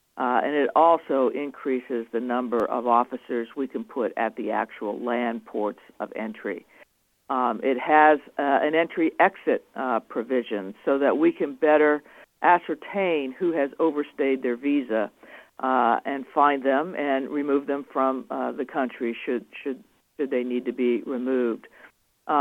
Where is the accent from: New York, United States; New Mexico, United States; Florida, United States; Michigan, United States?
New Mexico, United States; now in Arizona, United States; I grew up in New Mexico, so I really have spent most of my life on the border.